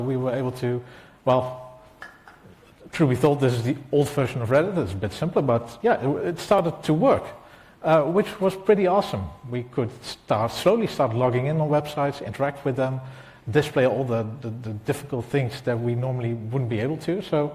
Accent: Netherlands; English is a second language; I'm from the Netherlands.

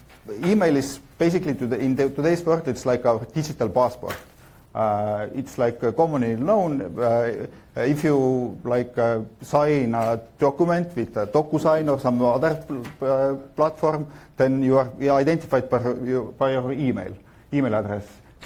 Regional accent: Tallinn, Harju County, Estonia; I'm also from Estonia, from Tallinn, and it's a web hosting company that uses it.

